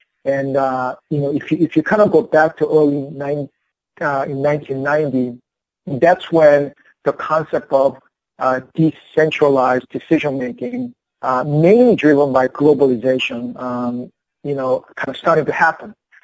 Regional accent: Indiana, United States; I grew up mostly in the Midwest, a small town in Indiana, and getting into this cool job in downtown Chicago

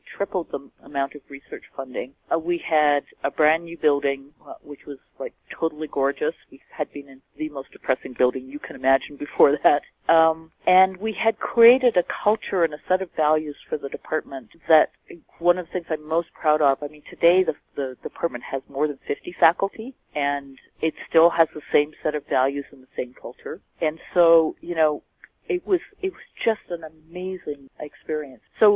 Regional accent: Canada; And I, being Canadian, having grown up in Canada, I had a strong desire that our children would actually be educated in Canada.

